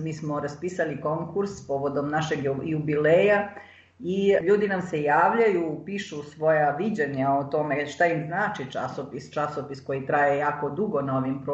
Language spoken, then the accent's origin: Serbian; Romania; Mi smo Srbi u Rumuniji koncentrisani u 3 županije, odnosno Arad, Timiš, Karaštevarin i nešto malo u Mehedincu.